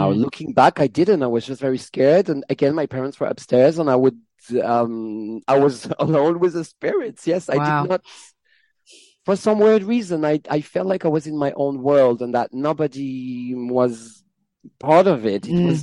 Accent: Paris, Île-de-France, France; also born or lived in Strasbourg; So I was born in Strasbourg in the east of France, and then I moved to Paris. So some of it was in Strasbourg, then a lot of it was in Paris.

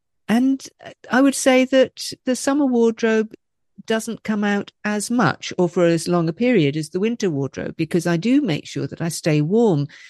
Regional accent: Scotland, United Kingdom; because they think that as a Scot, I shouldn't be able to.

